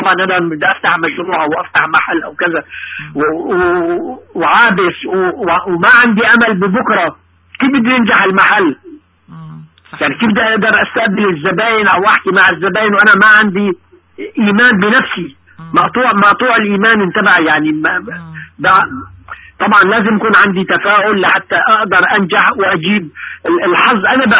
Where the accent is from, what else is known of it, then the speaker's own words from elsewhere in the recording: Syria; أنا واحد من أهل سوريا.